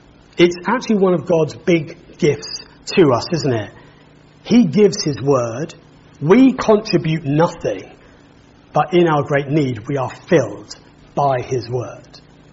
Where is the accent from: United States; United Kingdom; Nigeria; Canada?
United Kingdom; We're British, we're Grace Baptist.